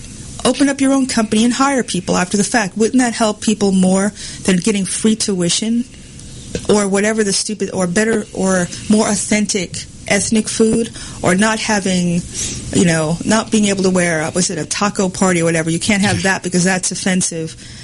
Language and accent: English; New York, United States; now in Georgia, United States; I mean, I'm from New York. It's supposed to be one of the most liberal cities in the country, right?